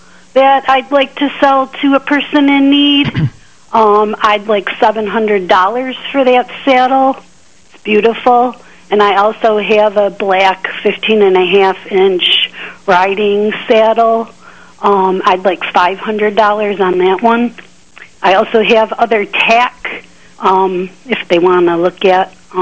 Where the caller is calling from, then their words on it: Attica, New York, United States; I'm calling from Attica, New York.